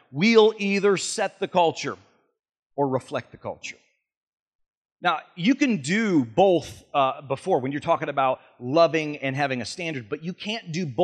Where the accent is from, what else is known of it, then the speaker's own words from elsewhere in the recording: Michigan, United States; because I'm from the North Country, the hills of the north of Michigan